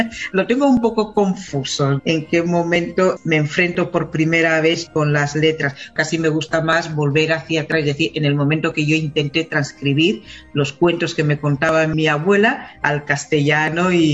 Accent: Equatorial Guinea; La lucha feminista hasta ahora en Guinea, en mi país, ha sido como una resistencias individuales

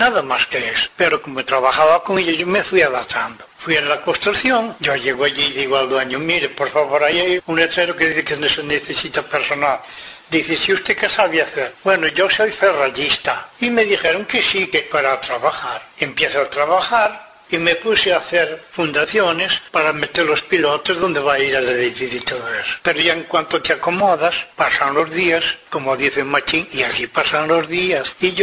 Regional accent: Oleiros, Galicia, Spain; moved away as an adult; also born or lived in Venezuela; soy de La Coruña, Ayuntamiento de Oleiros. Me casé después que me licenciaron del ejército, pero ya debía tener mis 24 o 25 años. Y fui cuando me decidí ir a Venezuela.

